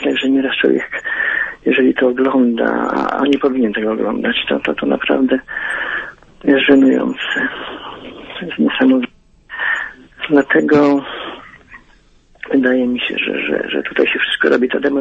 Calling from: Subcarpathian Voivodeship, Poland; z Podkarpacia. Witam pana ministra

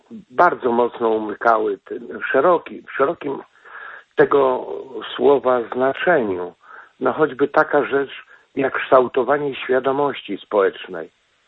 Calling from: Krynica, Lesser Poland, Poland; dzwonię z okolic Krynicy.

